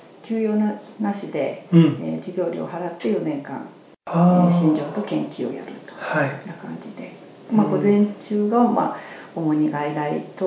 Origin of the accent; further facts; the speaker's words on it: Shimane, Japan; 私は島根県の出身なんです。